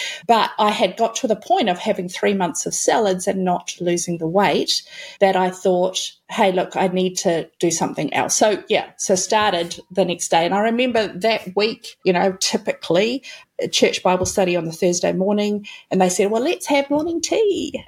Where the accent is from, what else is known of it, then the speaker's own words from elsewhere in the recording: New Zealand; now in Melbourne, Australia; I live in Melbourne, but I'm actually a Kiwi, if you can hear that in my voice.